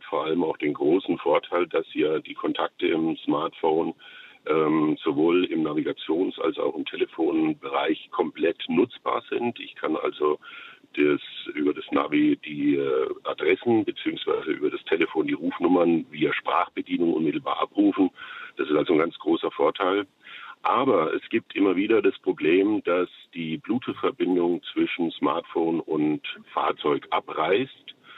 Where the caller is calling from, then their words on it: Tauberbischofsheim, Baden-Württemberg, Germany; ich bin aus Tauberbischofsheim.